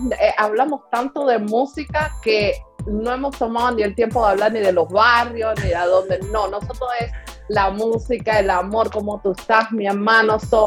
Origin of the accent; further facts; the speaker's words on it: Canada; also born or lived in Cuba; porque en realidad yo me crié más aquí en Canadá que en Cuba.